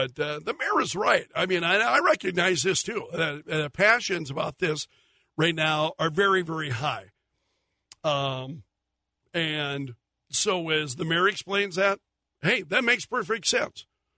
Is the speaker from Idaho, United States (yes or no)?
no; Sioux Falls, South Dakota, United States; I'm from Sioux Falls. I was born in Sioux Falls. I grew up with those animals.